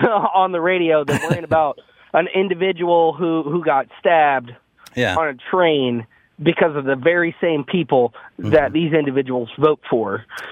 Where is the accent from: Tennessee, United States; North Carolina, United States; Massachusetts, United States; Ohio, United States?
North Carolina, United States; Charlotte; because I've been born and raised in Charlotte, all right? And I'm 26 years old. That's not super old, but that's old enough. I've spent my whole life here.